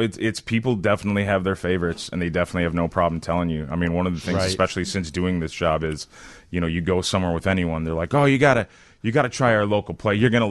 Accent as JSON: {"language": "English", "town": "Chicago", "region": "Illinois", "country": "United States"}